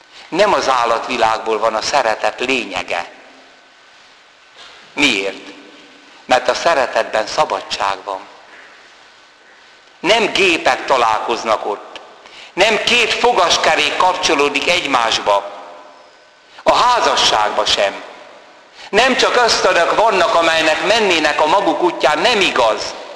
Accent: Hungary; now in France; észrevette az akcentusomon, hogy melyik területéről vagyok Franciaországnak, mondom, Magyarországról vagyok.

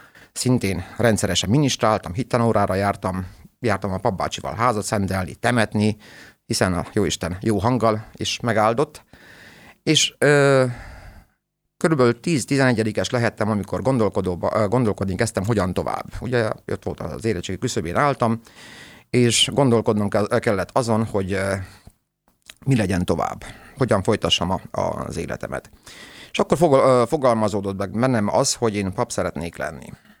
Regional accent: Maramureș, Romania; also born or lived in Satu Mare; Szatmáron születtem, de a körülmények olyanok voltak, hogy ugye nagyszülőknél nevelkedtem valahol Mármaros megyébe

